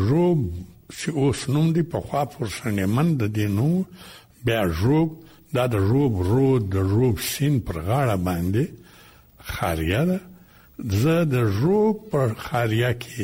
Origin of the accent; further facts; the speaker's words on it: Zhob, Balochistan, Pakistan; زه د پښتونخوا خاورې یم، د ژوب یم، جنوبي پښتونخوا چې موږ ورته وایي،